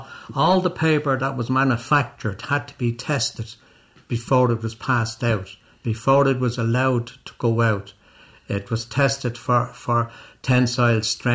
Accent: Dublin, Leinster, Ireland; I was born on the Nace Road, up beside where the Green Isle Hotel is now. That was all green fields.

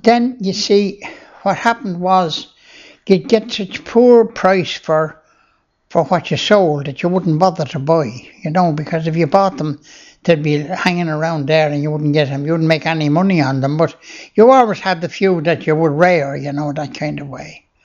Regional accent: Ballybuckle, Ireland; born there; I was born down there in Ballybuckle, in the big house.

